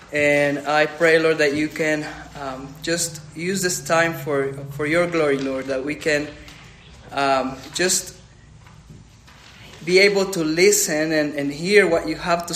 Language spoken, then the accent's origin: English; El Salvador; English is a second language; And also, I'm from El Salvador, so English is my second language.